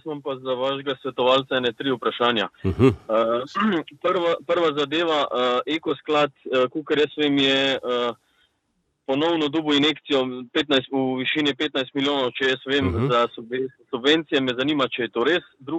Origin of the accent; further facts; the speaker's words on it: Ljubljana, Slovenia; jaz sem iz Ljubljane